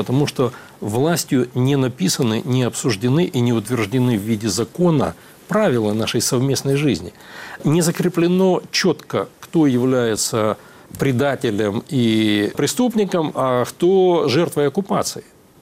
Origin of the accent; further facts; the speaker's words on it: Crimea, Ukraine; born there; поскольку я родился в Крыму, и у меня там и друзья, и знакомые, и родные